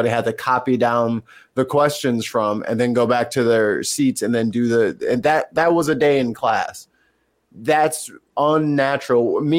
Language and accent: English; St. Louis, Missouri, United States; also born or lived in Chicago; I grew up in St. Louis, but I've been bouncing back and forth between here and Chicago like my entire life.